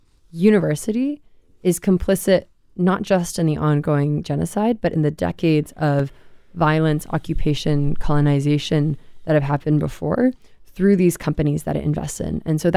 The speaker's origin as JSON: {"language": "English", "country": "United States", "said": "the first one is because I'm Palestinian. But I would say the bigger one is that it's because I'm American."}